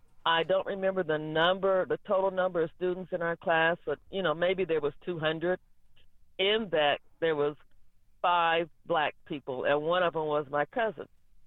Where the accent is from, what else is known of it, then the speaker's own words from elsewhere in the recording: Pittsburg, Kansas, United States; because I was raised in Pittsburgh, Kansas, which is very few black people live there. And I was the only black in my class until I was in the sixth grade.